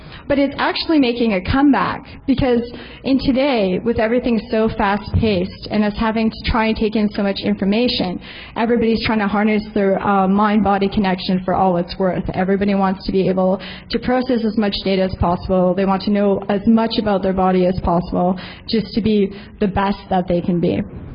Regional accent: Canada; For those of you who weren't here last year, I'm actually Canadian.

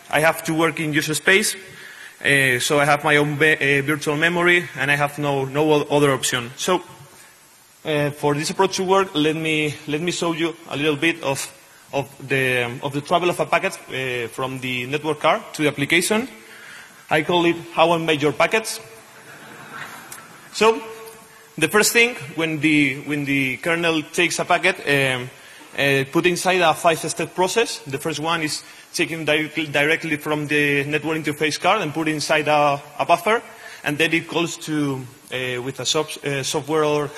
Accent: Spain; I'm from Spain. I don't like partying.

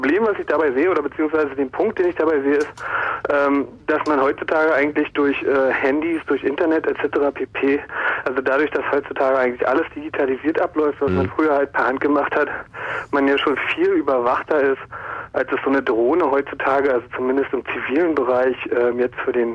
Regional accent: East Germany, Germany; also ich muss dazu sagen, ich bin aus dem Osten

